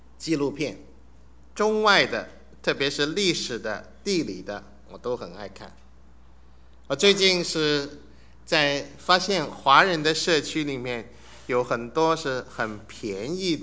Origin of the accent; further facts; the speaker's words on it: Suzhou, Jiangsu, China; 我今天跟人家讲我是苏州人